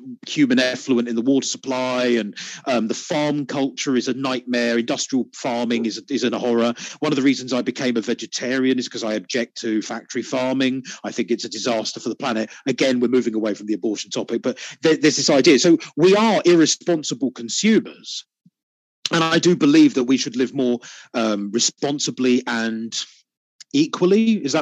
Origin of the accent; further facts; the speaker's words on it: United Kingdom; you're obviously an American, I'm British.